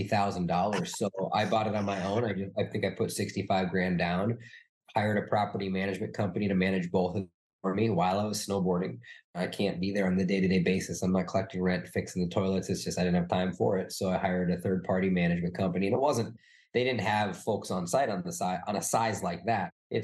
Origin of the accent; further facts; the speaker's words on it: Minnesota, United States; But growing up in Minnesota, like I was, my parents are as middle class as they could get.